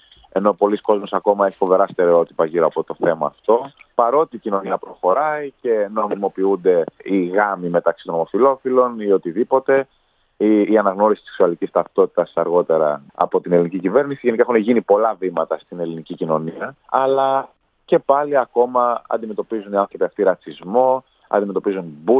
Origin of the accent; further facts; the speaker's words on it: Ionian Islands, Greece; born there; Και εγώ γεννήθηκα στην Κεφαλονιά.